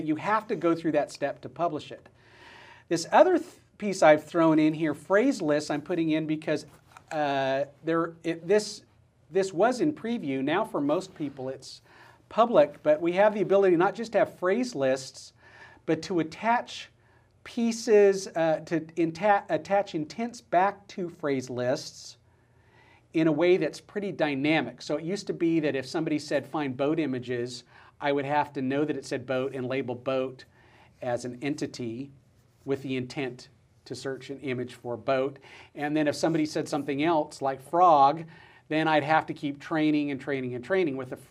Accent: the South, United States; because I'm from the South

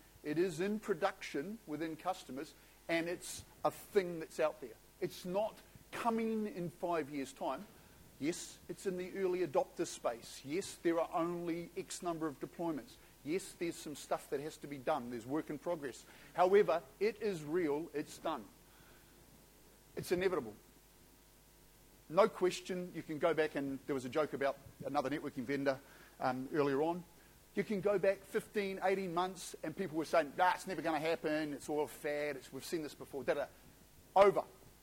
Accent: Wellington, New Zealand; I'm from Wellington … 56 years old, married, three children, live rurally out of Wellington, 18 kilometres from Parliament.

